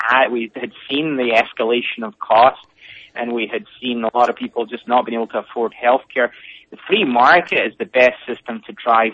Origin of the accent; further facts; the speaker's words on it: Scotland, United Kingdom; How dare you? I'm Scottish.